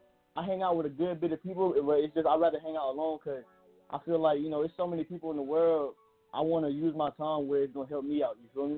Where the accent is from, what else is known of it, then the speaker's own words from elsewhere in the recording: Riverdale, Georgia, United States; I'm originally from Riverdale, though, but when I was young, you know, I used to move around a whole lot